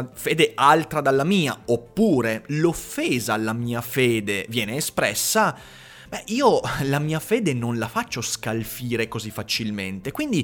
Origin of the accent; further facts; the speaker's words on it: Veneto, Italy; lo so, sono veneto